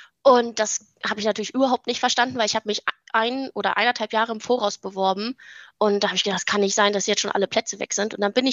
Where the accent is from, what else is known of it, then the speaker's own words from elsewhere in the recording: Lower Saxony, Germany; ich bin 26 Jahre alt, komme aus dem schönen Niedersachsen.